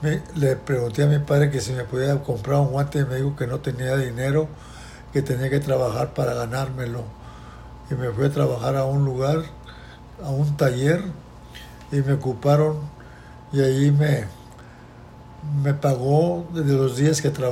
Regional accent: Monterrey, Nuevo León, Mexico; born there; Nací en Monterrey, México.

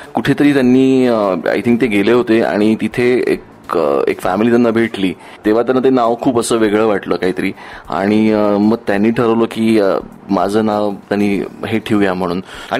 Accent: Pune, Maharashtra, India; born there; जन्माचं लोकेशन जिथे आता बसून आपण इंटरव्ह्यू करतोय तेच पुणे. त्यामुळे मी, माझा जन्म पुण्यात झाला.

